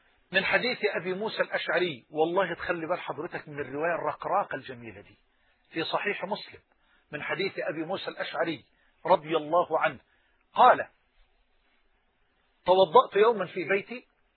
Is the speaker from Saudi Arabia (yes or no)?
no; Egypt; accent: Egyptian; بلغتنا أو بلهجتنا في مصر جنينة